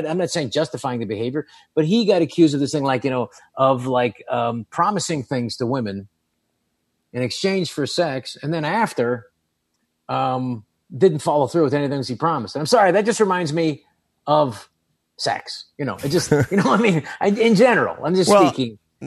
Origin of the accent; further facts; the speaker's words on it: San Francisco, California, United States; like I'm from San Francisco, I think I'm a traditional liberal